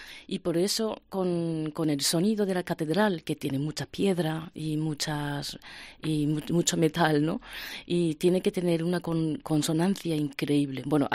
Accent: Japan; moved away as an adult; also born or lived in Germany; now in Santiago de Compostela, Spain; Soy japonesa.

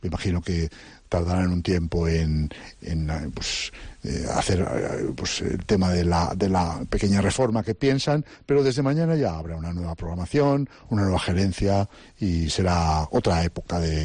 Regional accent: Valladolid, Castile and León, Spain; now in Santander, Spain; soy de Valladolid, donde hay un festival en una ciudad muy cinéfila, con la Semin

